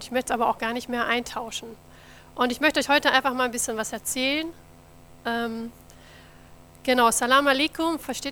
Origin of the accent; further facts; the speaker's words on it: Wiedenbrück, North Rhine-Westphalia, Germany; ich komme aus Wiedenbrück, bin also ein waschechter Ostwestfale